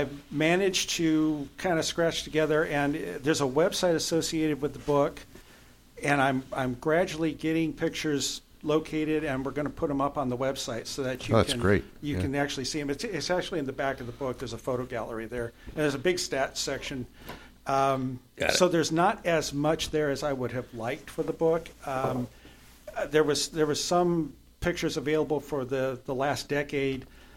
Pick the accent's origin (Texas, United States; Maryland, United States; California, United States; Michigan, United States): California, United States; Turlock; Well, I was born in Turlock, and I always wanted to do something for my hometown, even though I've moved away and moved back several times.